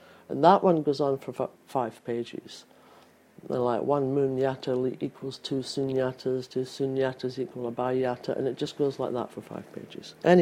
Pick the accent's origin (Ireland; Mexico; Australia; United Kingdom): United Kingdom; Scotland; accent: Scottish; I've actually used my Scottish accent to do the same thing. Because when I talk the way I used to talk, it's actually incomprehensible to people.